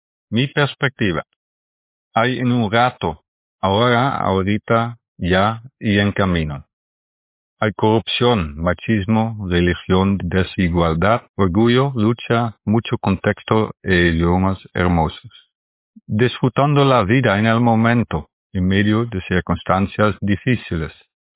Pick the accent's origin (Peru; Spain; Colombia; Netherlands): Netherlands; Rotterdam, South Holland; Spanish is a second language; un holandés que vive en Rotterdam, Países Bajos.